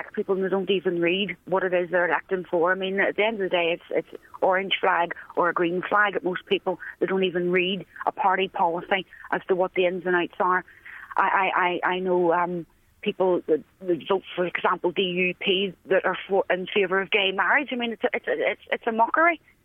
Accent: Northern Ireland, United Kingdom; I'm from Northern Ireland.

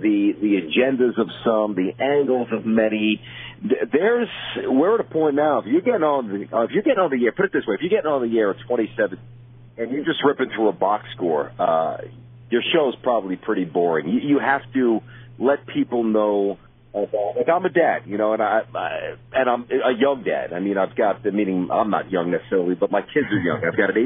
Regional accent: Brooklyn, New York, United States; and I grew up in Brooklyn, New York, so golf was not cool.

